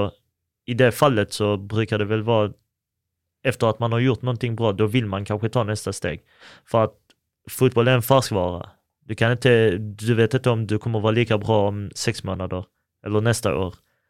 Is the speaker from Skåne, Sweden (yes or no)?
yes; Skåne, Sweden; alltså de flesta har ju kommit också från där jag kommer ifrån, området Närlunda.